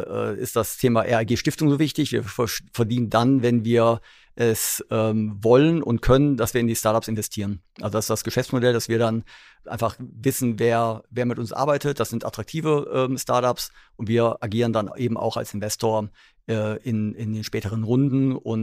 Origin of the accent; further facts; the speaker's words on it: Duisburg, North Rhine-Westphalia, Germany; Genau, ich komme ja aus Duisburg, da ist ja alles ganz anders.